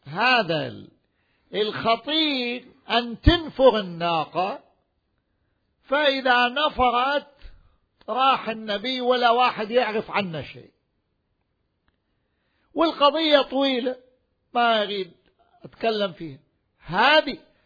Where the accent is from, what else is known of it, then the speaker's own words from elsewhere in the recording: Najaf, Najaf Governorate, Iraq; فصار عندنا في النجف الأشرف قبل حوالي 44 سنة